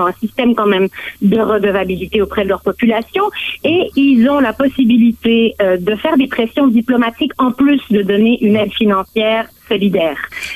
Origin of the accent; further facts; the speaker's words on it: Canada; on connaît une certaine inflation chez nous au Canada